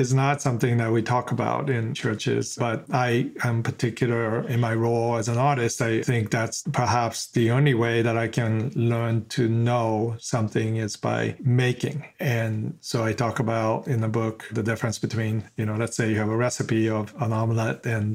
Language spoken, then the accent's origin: English; New Jersey, United States; also born or lived in Boston / Sweden / Kamakura, Japan; I was born in Boston. My father, being a research scientist, we spent a lot of time in other places as well, such as Sweden. But I went to grade school in Kamakura, Japan, and then I was back in New Jersey for middle school, high school